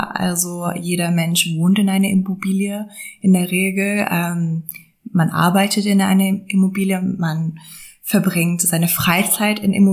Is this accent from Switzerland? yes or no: no; London, United Kingdom; German is a second language; moved away as an adult; now in Germany; Also mein Hintergrund ist eigentlich, dass ich aus England komme. Also ich bin in London groß geworden. Ich habe auch in England studiert